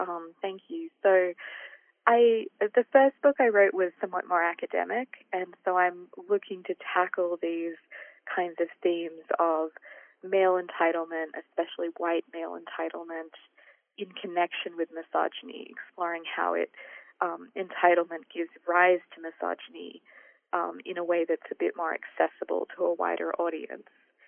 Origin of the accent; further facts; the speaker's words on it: Australia; I also think about my home country of Australia